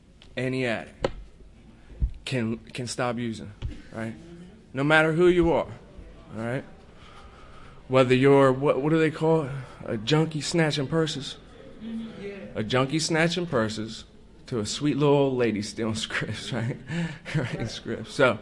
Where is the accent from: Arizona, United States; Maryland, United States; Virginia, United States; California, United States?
Maryland, United States; Laurel; I'm from Laurel, Maryland. It's not nearly as cool as the Bronx, but yeah.